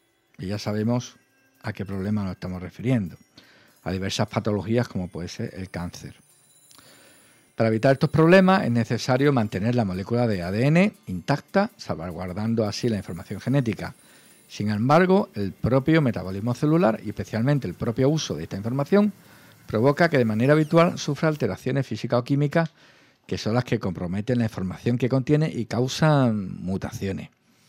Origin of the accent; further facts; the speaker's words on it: Andalusia, Spain; Estas cosas son las que, como digo, como andaluces nos ponen muy contentos